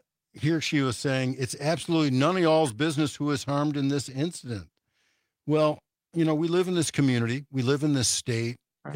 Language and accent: English; Highland Park, Illinois, United States; now in Madison, United States; Not unexpected because, I grew up in Highland Park, Illinois, and they had that 4th of July parade shooting there.